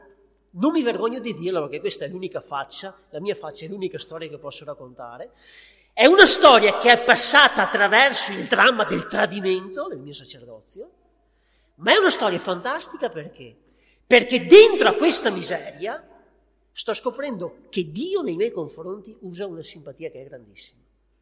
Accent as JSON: {"language": "Italian", "region": "Veneto", "country": "Italy", "said": "io sono orgoglioso di essere veneto"}